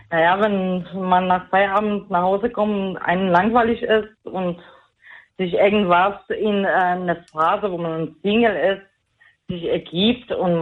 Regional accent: Poland; ich komme aus Polen

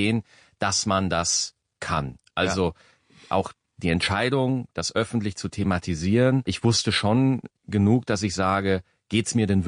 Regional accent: Switzerland; Wie gesagt, ich komme aus der Schweiz.

